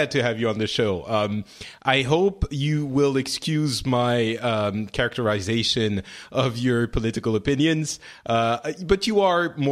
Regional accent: France; I'm from France

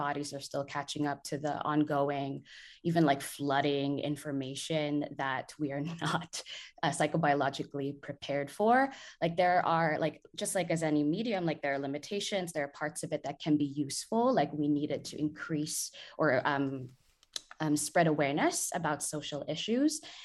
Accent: Philippines; English is a second language; also born or lived in United States; As a Filipino, a woman of color who, so currently I'm in the global South, but I did spend a significant time in the US for education and also for work.

